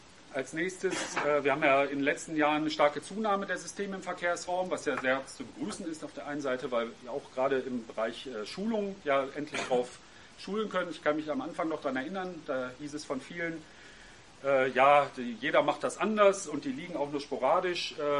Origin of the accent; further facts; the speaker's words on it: Cologne, North Rhine-Westphalia, Germany; Ich bin aus Köln, da ist man ein bisschen anderes gewohnt.